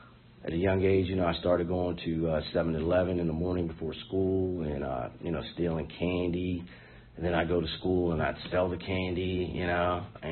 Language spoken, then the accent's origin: English; Silver Spring, Maryland, United States; I grew up in Silver Spring, Maryland.